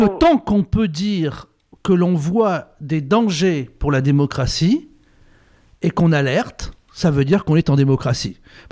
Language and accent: French; France; chez nous en France